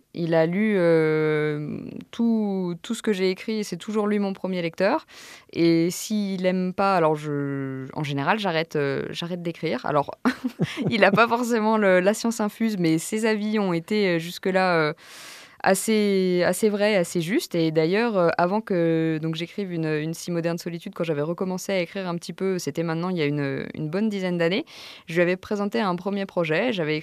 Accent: Auvergne-Rhône-Alpes, France; now in Paris, France

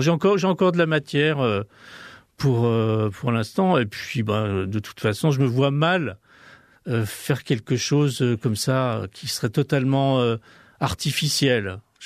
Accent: Ambérieu-en-Bugey, Auvergne-Rhône-Alpes, France; born there; donc je suis né en Berlieu, j'habite en Berlieu

